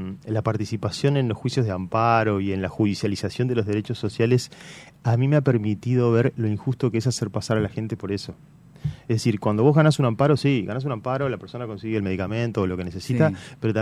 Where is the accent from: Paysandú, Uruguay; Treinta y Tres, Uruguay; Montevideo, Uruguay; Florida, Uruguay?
Montevideo, Uruguay; Yo lo vivo más como un montevideano